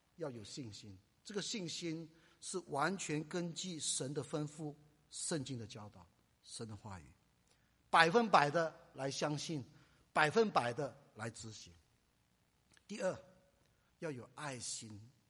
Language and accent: Chinese; China; 我们中国人说家丑都不外扬